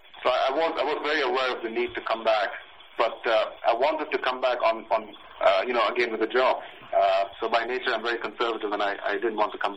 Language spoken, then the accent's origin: English; South India, India; I'd always wanted to see these places. But when you're growing up in South India now, these places are completely cut off from you.